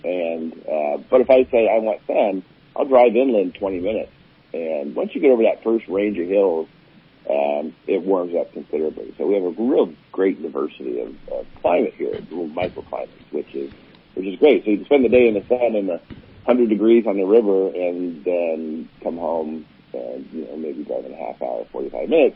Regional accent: Miranda, California, United States; I was born in San Humboldt. I grew up in Humboldt Redwood State Park, in a little town called Miranda.

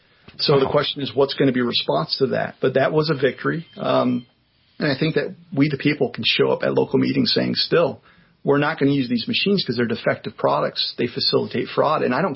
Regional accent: New Mexico, United States; And even in my home state, Otero County, we secured a vote to get rid of Dominion drop boxes

